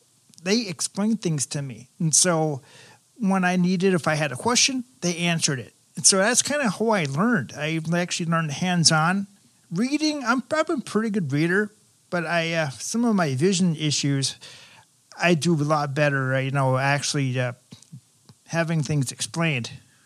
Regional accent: Forest Lake, Minnesota, United States; also born or lived in St. Paul; I actually was born in St. Paul, and then I was raised in Forest Lake, Minnesota.

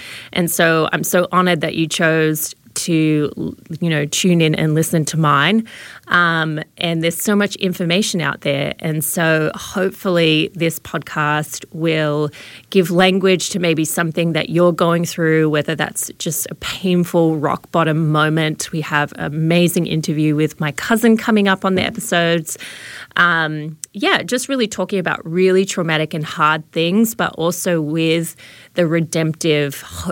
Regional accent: Melbourne, Victoria, Australia; accent: Australian; now in United States; as you can probably tell from my probably watered down accent, I am from Melbourne, Australia, and I love my Aussies. I've been living in California for the last 10 years nearly

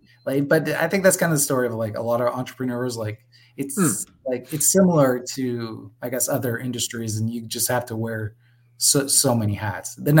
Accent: Ontario, Canada; So to give the background, I grew up just outside of Toronto, probably 40 minutes. And then, so I worked in Toronto forever and then was in New York getting my master's. And then we came back to Toronto living with my parents because we got forced back by COVID.

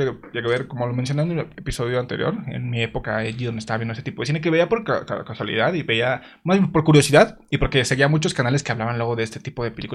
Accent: Mexico; siendo mexicano, te da como culito ver

